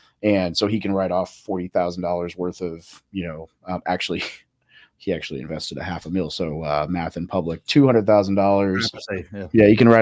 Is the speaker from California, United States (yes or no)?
no; Arkansas, United States; Little Rock, Arkansas. Well, not Little even. Rock, little town that had a stop sign outside of Little Rock, Arkansas.